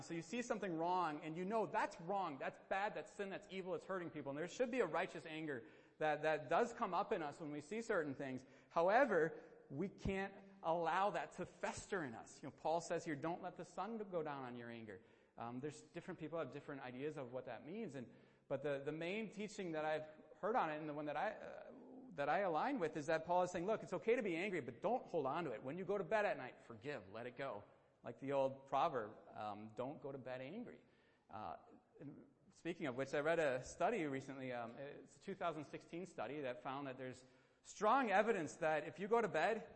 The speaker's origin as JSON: {"language": "English", "region": "Wisconsin", "country": "United States", "said": "and, you know, I'm from Wisconsin, and so I like cheddar cheese"}